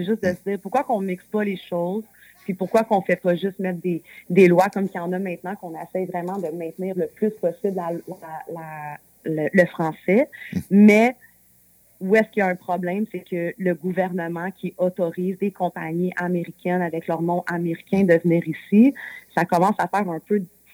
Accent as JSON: {"language": "French", "region": "Quebec", "country": "Canada", "said": "on vient du Québec, c'est français. On parle français."}